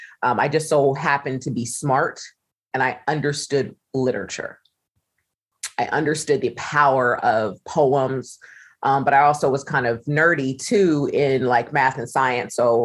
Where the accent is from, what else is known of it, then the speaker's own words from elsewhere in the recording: Ohio, United States; I'm from the Midwest. I'm from Ohio.